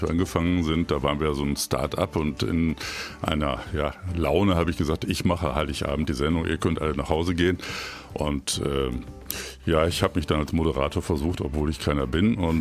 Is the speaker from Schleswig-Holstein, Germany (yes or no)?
no; Münster, North Rhine-Westphalia, Germany; Also ich hatte minimale Radioerfahrung bei einem Krankenhausfunk in meiner Heimatstadt Münster.